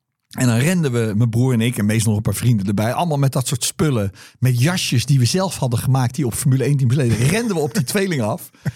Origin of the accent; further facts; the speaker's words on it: Wassenaar, South Holland, Netherlands; En ik weet nog dat op hem twee van die monteurs kwamen gewoon bij ons thuis in Wassenaar. En die hebben op zolder geslapen.